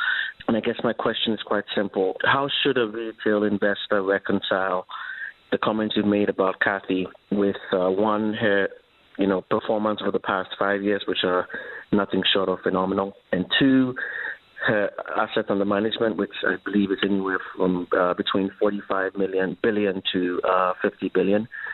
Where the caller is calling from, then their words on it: Dubai, United Arab Emirates; and I'm calling from Dubai.